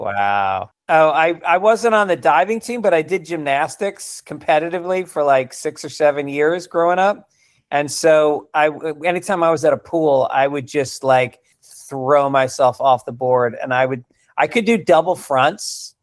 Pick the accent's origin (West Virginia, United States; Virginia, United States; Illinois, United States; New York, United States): New York, United States; Yeah, I grew up in New York.